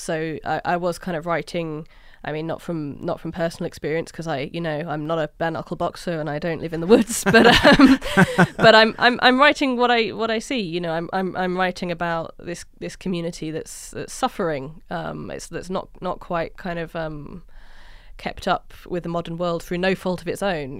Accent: York, Yorkshire and the Humber, United Kingdom; also born or lived in London; I was getting the train from York, my hometown, Little York, the one that New York was named after. I was getting a train from there down to London, where I was living and working at the time

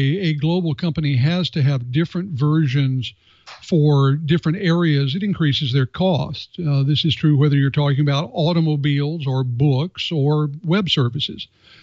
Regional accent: United States; Being an American, being the sort of critter that I am, I tend to come down on the side of personal protection.

